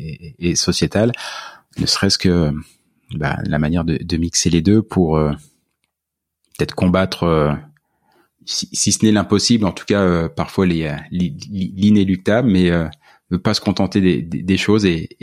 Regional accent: France; Je viens de France.

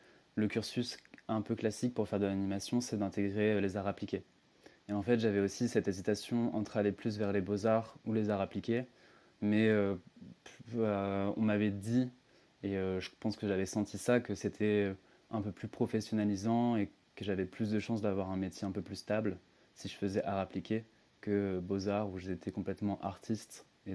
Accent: Rouen, Normandy, France; Non, j'ai grandi en Normandie, à Rouen.

